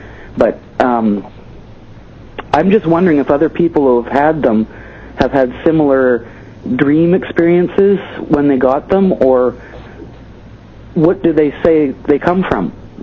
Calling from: Vancouver, British Columbia, Canada; I'm calling from Vancouver.

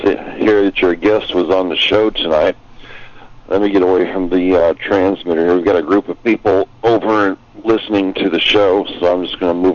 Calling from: Chappaqua, New York, United States; I'm calling from New York in the Chappaqua area.

